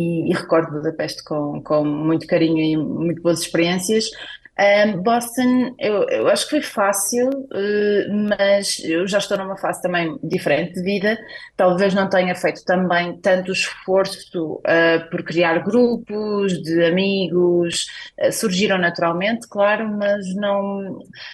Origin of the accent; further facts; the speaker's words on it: Portugal; moved away; nós como portugueses estamos habituados se calhar a um bocadinho mais de atividade